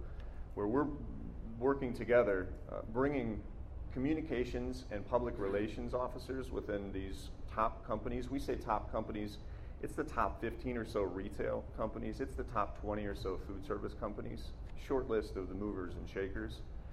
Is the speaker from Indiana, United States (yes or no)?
yes; Indiana, United States; when I was a kid growing up in Indiana, the way we raised hogs was different.